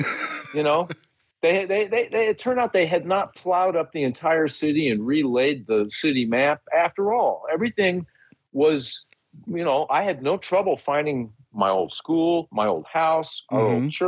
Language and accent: English; Dallas, Texas, United States; moved away; also born or lived in Illinois; I grew up in Dallas, and it just so happened that when we left Dallas in 1975 to move to Illinois, nothing took me back there for many, many, many years.